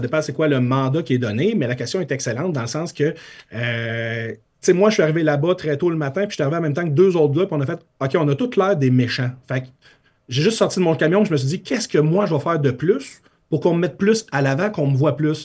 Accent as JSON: {"language": "French", "town": "Shawinigan", "region": "Quebec", "country": "Canada", "tie": "born or raised there", "said": "Puis je viens de Shawinigan, puis c'était beaucoup moins ouvert d'esprit"}